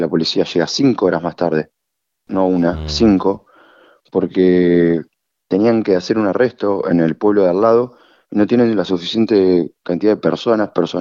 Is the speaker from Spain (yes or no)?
no; Argentina; now in Australia; Yo soy de Argentina y estamos un poco acostumbrados en Argentina a que estas cosas pasen. Pero venir a Australia